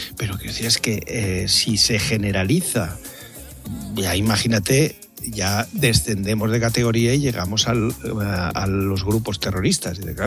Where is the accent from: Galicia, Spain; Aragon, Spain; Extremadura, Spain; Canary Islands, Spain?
Aragon, Spain; Castejón de Sos; Nunca he dejado de estar censado en mi pueblo, en Castejón de Sos.